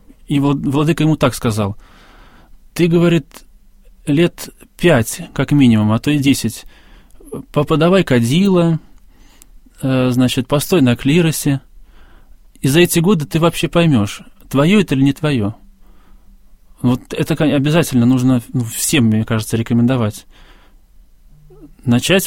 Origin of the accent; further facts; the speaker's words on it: Zarechye, Moscow Oblast, Russia; я 2,5 года, почти 3 года был певчим в домовом храме поселка Заречье, где вот я родился и вырос в Одинцовском районе.